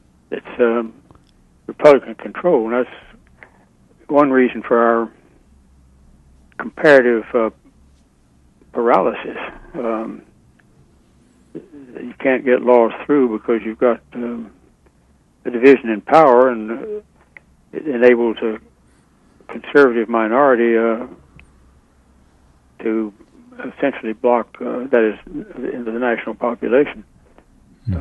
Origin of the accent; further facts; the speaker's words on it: Texas, United States; They Texas, my home state, almost immediately started to work on its law